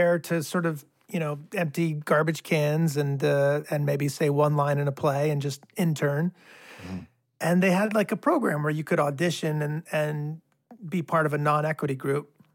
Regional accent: Rhode Island, United States; I grew up in Rhode Island, yeah.

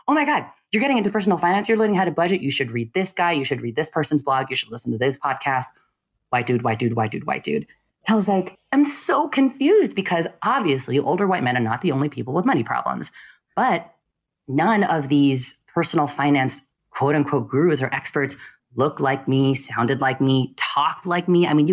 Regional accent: United States; I'm the Filipino American daughter of immigrants who both, neither of them work in finance.

